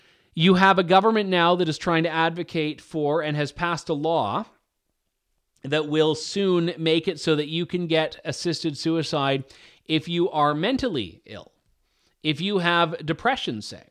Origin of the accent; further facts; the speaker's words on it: Canada; you can be forgiven because I'm Canadian and even I don't want